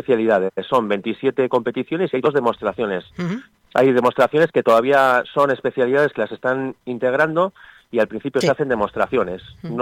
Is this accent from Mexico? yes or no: no; Spain; Somos los españoles, fuimos los que fundamos las skills.